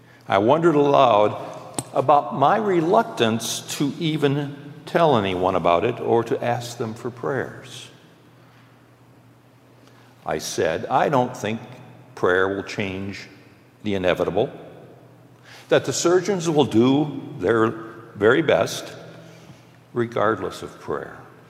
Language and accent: English; Kalamazoo, Michigan, United States; I'm a native of Kalamazoo. In fact, I was born and raised in Millwood before Millwood was even part of the city.